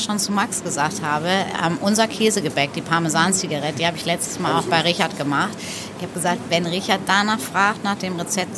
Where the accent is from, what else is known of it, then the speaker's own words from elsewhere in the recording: North Rhine-Westphalia, Germany; in einer kleinen Kneipe und Landgasthof bei uns in Nordrhein-Westfalen, wo ich groß geworden bin.